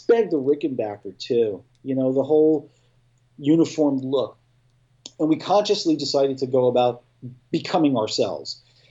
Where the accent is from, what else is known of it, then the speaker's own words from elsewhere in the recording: Staten Island, New York, United States; because why are we going to try and be a British band when we're all from Staten Island?